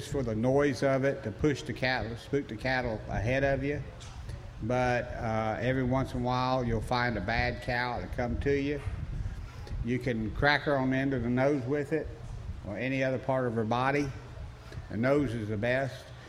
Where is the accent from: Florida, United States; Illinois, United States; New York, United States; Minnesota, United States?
Florida, United States; also born or lived in Hawkinsville, Georgia; Middle Georgia, around Hawkinsville, Tippettville, Georgia. I'm a 10th generation cracker and 10th generation cattleman. I moved to Florida back when I was a little bitty feller.